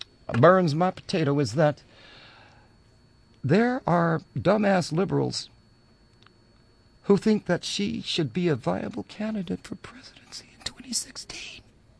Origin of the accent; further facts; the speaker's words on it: the South, United States; now in New York, United States; I am from the South. I've seen a different kind of racism than you know in New York. And I've seen the same kind of racism here in New York.